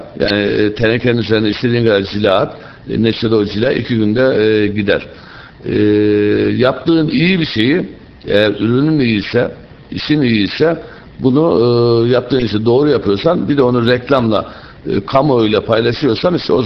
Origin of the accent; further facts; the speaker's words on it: Black Sea Region, Turkey; Karadenizliyim. Karadeniz insanının o mücadeleci ruhunu, genlerini bütün şeyime taşıyorum.